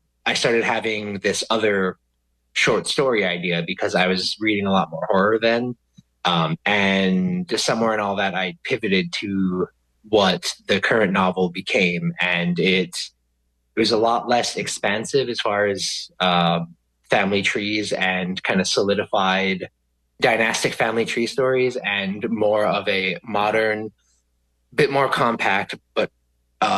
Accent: Cass Lake, Minnesota, United States; also born or lived in Bemidji; I grew up in and around the Leech Lake Reservation area, Cass Lake in Bemidji. Went to school Cass Lake my whole life.

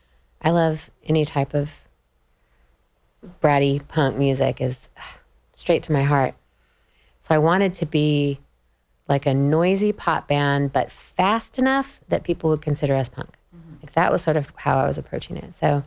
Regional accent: Sacramento, California, United States; growing up in Sacramento, which is a dude-heavy music scene in Sacramento in the 90s

